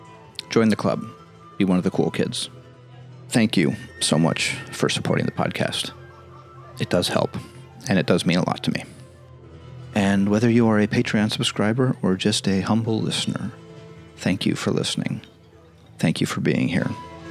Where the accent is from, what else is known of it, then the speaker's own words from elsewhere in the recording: United States; But then again, you know, I'm an American. Maybe there's customs that we are unaware of that go on in Colombia.